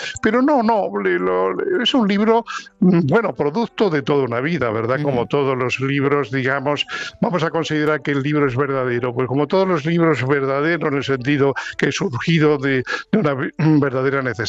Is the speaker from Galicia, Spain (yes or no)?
no; Marbella, Andalusia, Spain; moved away as an adult; now in San Lorenzo de El Escorial, Spain; Bueno, yo me fui de Marbella a los 19 años, aunque he vuelto y sigo volviendo.